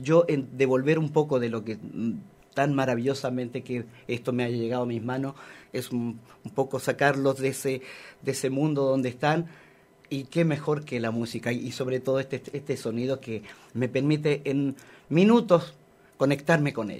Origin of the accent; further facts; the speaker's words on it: Santiago, Santiago Metropolitan Region, Chile; Tenía 12 años, 13 años en Santiago. Nací en Santiago y vivía cerca del Estadio Nacional.